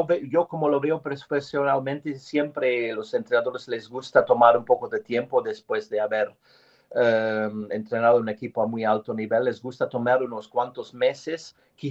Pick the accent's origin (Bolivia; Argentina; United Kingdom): United Kingdom; England; Spanish is a second language; aquí en mi país, en Inglaterra.